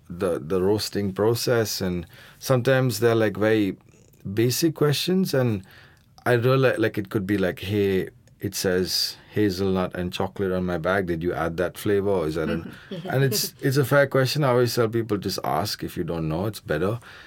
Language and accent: English; Bangalore, Karnataka, India; I grew up in Bangalore. I used to spend a lot of time on the estate as a kid, but like not more than 2 months at a stretch.